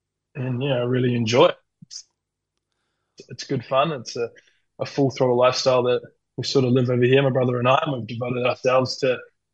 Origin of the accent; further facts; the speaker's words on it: Waikato, New Zealand; So I grew up in the North Waikato area, which is about an hour and a half south of Auckland. My brother and I grew up on a farm, actually. a thoroughbred farm with our awesome family